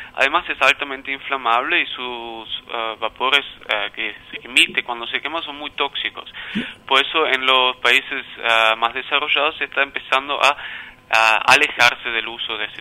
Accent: Austria; now in Argentina; soy extranjero, no soy francés, soy austríaco.

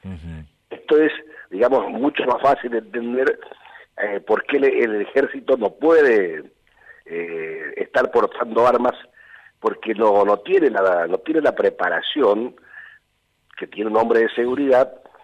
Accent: Argentina

